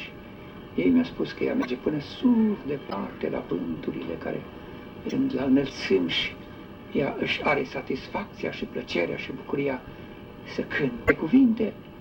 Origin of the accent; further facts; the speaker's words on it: Arad County, Romania; Și satul meu este cu 9 sau 10 km mai încolo de Firiteaz